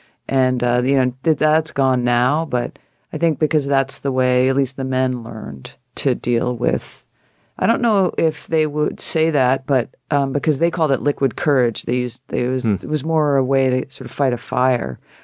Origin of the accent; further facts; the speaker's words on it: Connecticut, United States; I mean, I'm a girl from Connecticut